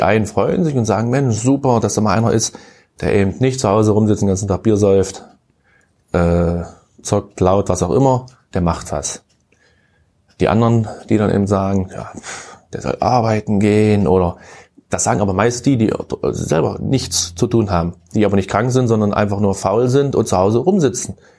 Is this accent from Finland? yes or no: no; Köthen, Saxony-Anhalt, Germany; born there; Also ich bin gebürtiger Köthner, obwohl das hört man vielleicht nicht so, manchmal kommt das durch